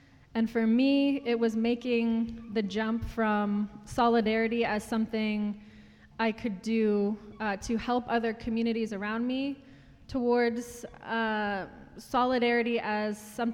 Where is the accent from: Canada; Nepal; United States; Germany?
Canada; Ontario; I'm Anishinaabe from Treaty 3 territory in northwestern Ontario, and I'm also Scottish and Irish on my mother's side.